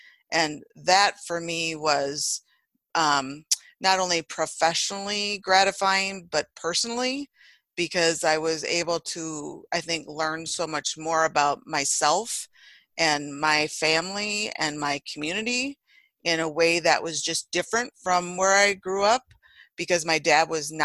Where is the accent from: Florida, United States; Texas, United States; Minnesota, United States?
Minnesota, United States; Federal Dam; Growing up in Federal Dam, Minnesota, on the Leech Lake Reservation, population 106.